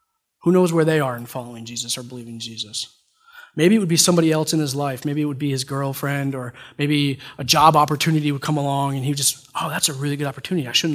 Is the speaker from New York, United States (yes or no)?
yes; New York, United States; I grew up in Schoharie County. I don't know how many people know where that is or what that is. So while the accent's different, there's a few words that are just unique to Schoharie County